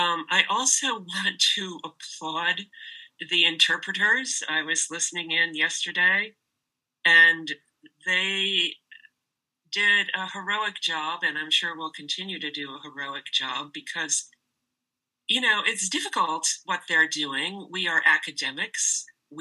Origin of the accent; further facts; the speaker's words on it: New York, United States; I grew up in New York, and it seemed right now to enter this new phase of my life by returning to what I still consider my home.